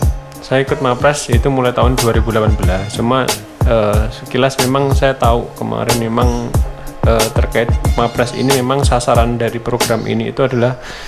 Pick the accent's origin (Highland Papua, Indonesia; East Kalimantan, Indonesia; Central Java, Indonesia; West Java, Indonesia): Central Java, Indonesia; Wonogiri; Dari situ kan saya dari SD, SMP hingga